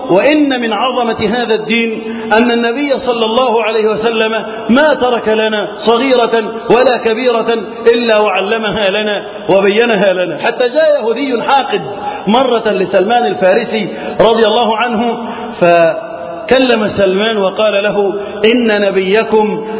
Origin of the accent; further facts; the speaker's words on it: Egypt; اللهم احفظ بلدنا مصر وسائر بلاد المسلمين من الفتن.